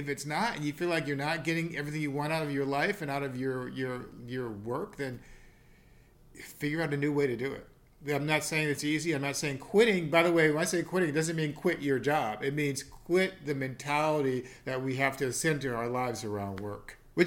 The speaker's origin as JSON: {"language": "English", "town": "St. Louis", "region": "Missouri", "country": "United States", "tie": "born there", "also_born_or_lived": "New Hampshire / Boston / San Francisco / Los Angeles", "said": "I was born in St. Louis, Missouri, and I haven't lived there since I was a child. But I went to 3 different high schools. I went to college in New Hampshire, law school in Boston, worked in San Francisco, LA, Little Rock, Arkansas"}